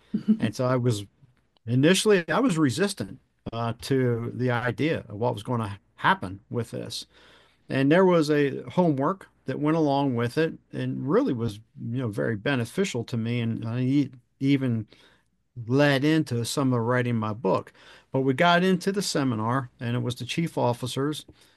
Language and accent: English; New Jersey, United States; everybody knew everybody where I grew up at in New Jersey, small town.